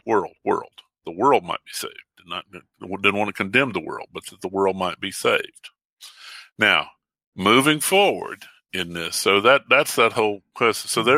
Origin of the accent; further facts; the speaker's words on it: Mount Airy, North Carolina, United States; anybody that's listened to the show for a while knows I'm from Mount Airy, North Carolina, the hometown of Andy Griffith.